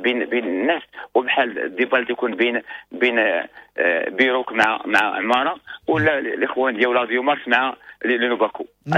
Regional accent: Morocco; حنا كلنا مغاربه الحمد لله.

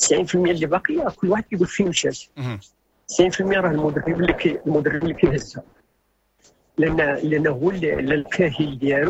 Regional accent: Morocco; حنا راه مغاربة كنبغيو على أننا نتجمعوا بيناتنا

